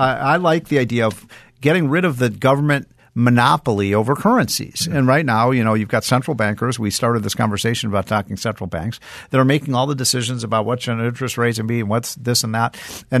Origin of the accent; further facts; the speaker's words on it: Chicago, Illinois, United States; I grew up in Chicago, and I remember one time when I was about 12 years old.